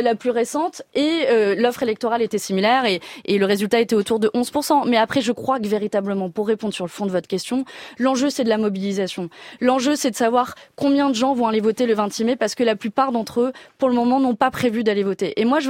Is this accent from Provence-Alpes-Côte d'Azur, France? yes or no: yes; Fréjus, Provence-Alpes-Côte d'Azur, France; J'ai grandi dans le Var. J'ai grandi à Fréjus.